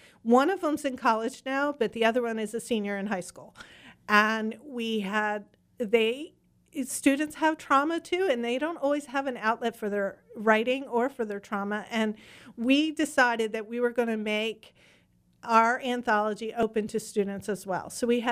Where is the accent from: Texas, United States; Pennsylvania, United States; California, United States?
Pennsylvania, United States; Philadelphia; it came from the fact that I'm from Philadelphia, and I just really love the Revolutionary War era